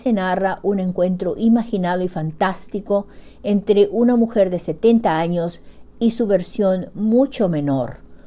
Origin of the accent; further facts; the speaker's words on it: Paraguay; now in Bedford, United States; llego hasta ustedes desde Bedford, Massachusetts, con un nuevo cuentito de la producción narrativa de mi tierra colorada, Xeretami, Paraguay, corazón de América del Sur.